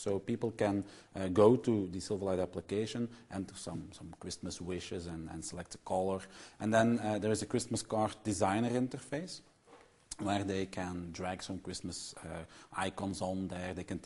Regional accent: Belgium; I'm here from Belgium, so it's a home match for me. I'm a regional director for Microsoft here in Belgium

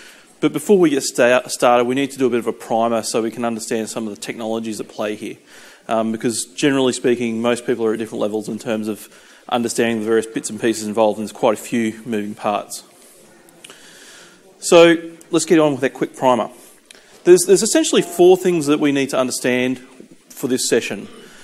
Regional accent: Australia; now in Redmond, United States; I'm a program manager on the VSTS team. I'm Australian, but I live in Redmond.

